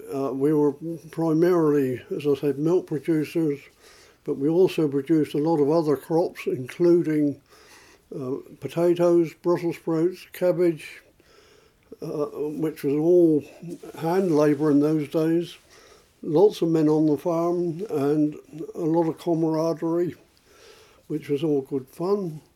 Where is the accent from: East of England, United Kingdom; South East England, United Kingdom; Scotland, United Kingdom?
South East England, United Kingdom; Hambledon; also born or lived in Denmead; I was born in Denmead, but came to Hambledon, the outskirts of Hambledon, Chidden Farm, at the tender age of 18 months old in 1939. My parents were farmers.